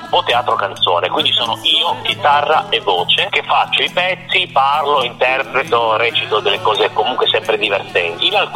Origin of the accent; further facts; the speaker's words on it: Turin, Piedmont, Italy; io sono piemontese e sono nato a Torino, però mio padre, mia madre, nonni, bisnonni, bisavoli, fino ad arrivare a metà del 1800 sono entrambi della provincia di Pescara.